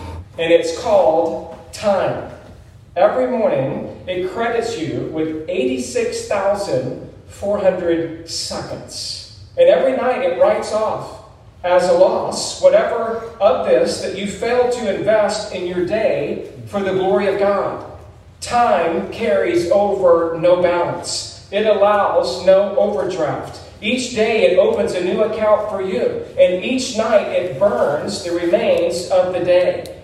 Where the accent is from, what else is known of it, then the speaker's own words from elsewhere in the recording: West Coast, United States; I'm from the West Coast too.